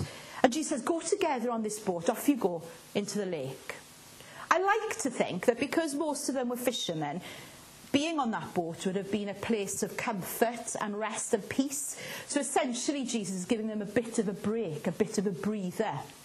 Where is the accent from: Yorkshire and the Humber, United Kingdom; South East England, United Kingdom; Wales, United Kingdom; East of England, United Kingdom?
Wales, United Kingdom; Boys, disciples, I'm Welsh.